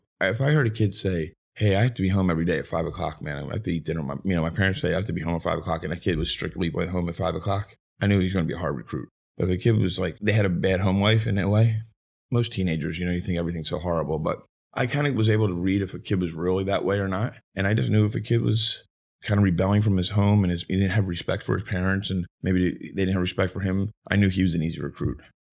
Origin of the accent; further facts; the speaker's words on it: Philadelphia, Pennsylvania, United States; I grew up in Philadelphia, and I had to change schools in the middle of the year.